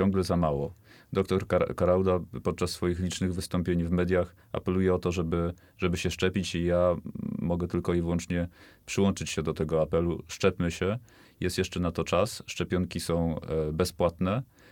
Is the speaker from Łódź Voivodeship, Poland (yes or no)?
yes; Łódź, Łódź Voivodeship, Poland; Dodam też jako łodzianin